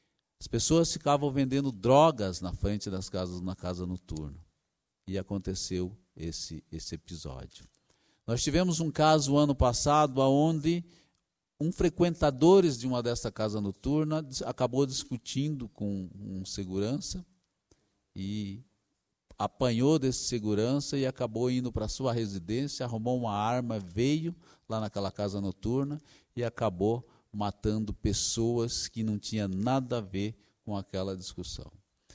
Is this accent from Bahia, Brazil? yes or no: no; Curitiba, Paraná, Brazil; Eu sou de uma cidade, sou da cidade de Curitiba, estado do Paraná